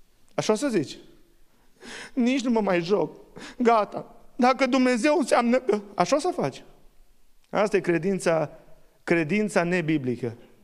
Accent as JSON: {"language": "Romanian", "country": "Romania", "said": "Noi suntem români, noi am fost învățați greșit."}